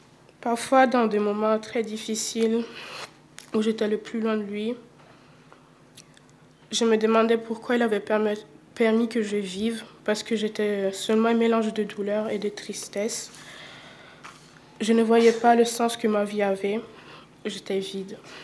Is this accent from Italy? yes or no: yes; Italy; je suis née dans une famille chrétienne, donc j'ai toujours entendu parler de Dieu, de la Bible. Et mon père était ancien de l'église où j'ai grandi en Italie.